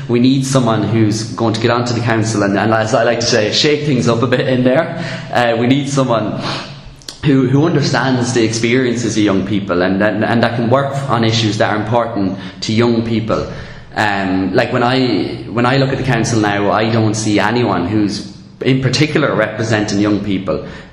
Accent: Ballon, Leinster, Ireland; I grew up around Ballin, where I went to primary school. I also played soccer there with Burn Celtic, played GA there with Burn Rangers. And so yeah, I would have grown up all around the Ballin area

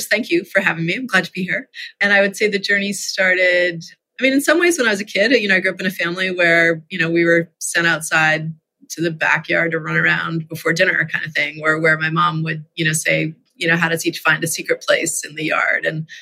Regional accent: Massachusetts, United States; Well, I grew up outside of Boston, you know, within like metro Boston. So, you know, we had a yard, but it wasn't like wilderness.

